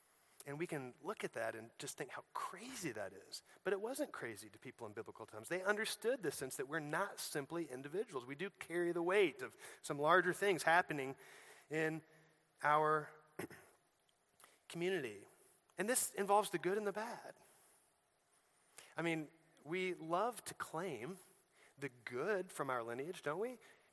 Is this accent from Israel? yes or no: no; Illinois, United States; moved away; when I had been gone from Illinois for about 10 years, I was in Florida